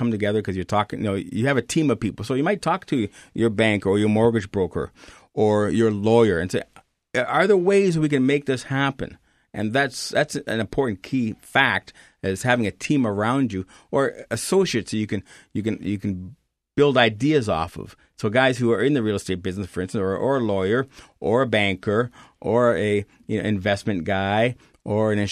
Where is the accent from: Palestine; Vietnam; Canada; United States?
Canada; Toronto, Ontario; now in Winnipeg, Canada; And Winnipeg, I come from Toronto. I've been here in Winnipeg now 30 years.